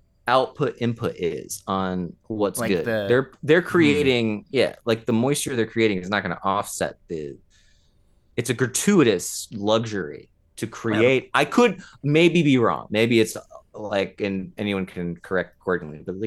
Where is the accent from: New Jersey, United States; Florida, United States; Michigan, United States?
Florida, United States; I grew up in Florida.